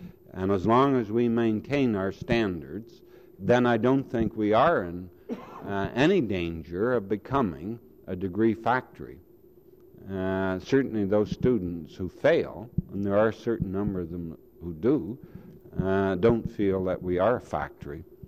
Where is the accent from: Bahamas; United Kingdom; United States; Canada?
Canada; And as a Canadian, I would accept that.